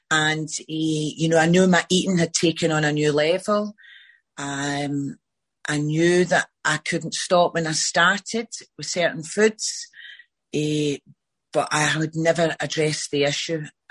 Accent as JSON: {"language": "English", "town": "Glasgow", "region": "Scotland", "country": "United Kingdom", "said": "I'm a compulsive overeater, and I'm from Scotland, near Glasgow. That's where I am."}